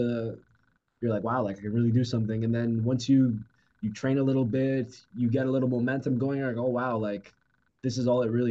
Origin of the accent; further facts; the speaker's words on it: Oakville, Ontario, Canada; So, I'm local kid. I'm from, let's say not local, but just around here. I'm from Oakville, 30 minutes from here.